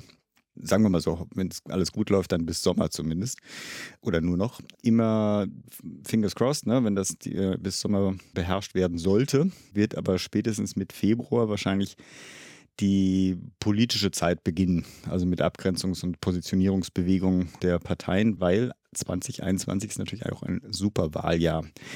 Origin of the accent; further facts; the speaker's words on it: Berlin, Germany; ja, ist man ja als Berliner irgendwie schon